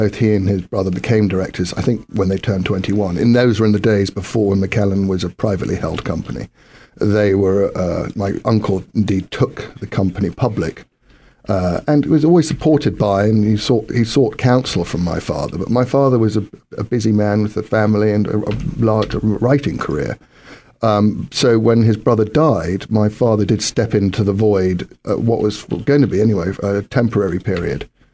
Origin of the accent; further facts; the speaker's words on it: Scotland, United Kingdom; it's very emblematic of my home country, Scotland.